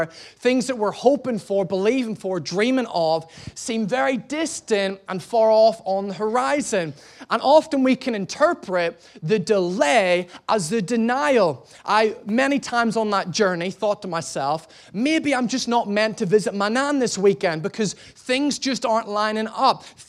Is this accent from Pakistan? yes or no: no; Ireland; I'm Irish, I'm from Ireland, and I'm lost.